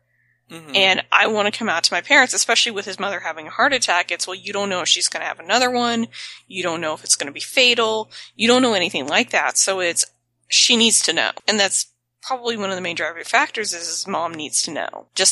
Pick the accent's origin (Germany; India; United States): United States; the South; I'm from the South, y'all. I know how these go.